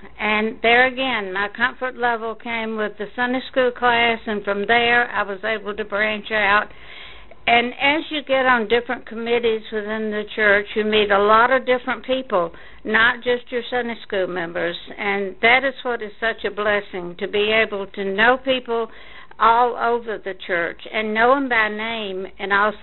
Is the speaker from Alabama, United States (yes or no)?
no; Atlanta, Georgia, United States; I grew up on the south side of Atlanta, and then moved into the North Lake area